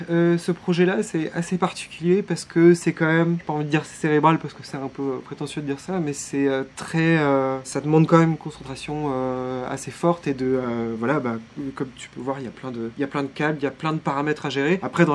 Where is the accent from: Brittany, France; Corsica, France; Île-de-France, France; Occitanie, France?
Brittany, France; Morlaix; Je suis breton, je viens de Morlaix, j'ai fait mes études à Brest.